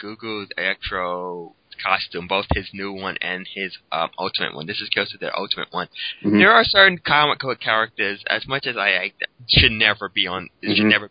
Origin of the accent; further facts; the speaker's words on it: New York, United States; Well, as a New Yorker, I know there's only one black guy in New York.